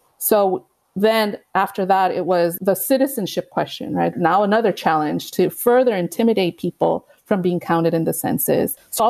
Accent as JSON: {"language": "English", "town": "Los Angeles", "region": "California", "country": "United States", "tie": "born or raised there", "said": "You know, I'm from Boyle Heights, born and raised. My mom was an immigrant. My siblings and I were born here."}